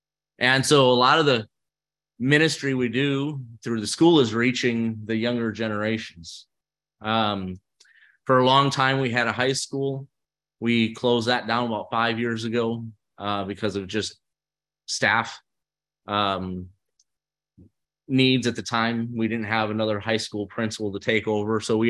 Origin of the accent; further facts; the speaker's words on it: Emmanuel Mission, United States; now in Wisconsin, United States; I am from Emmanuel Mission on the Navajo Reservation, and which is kind of right by the Four Corners.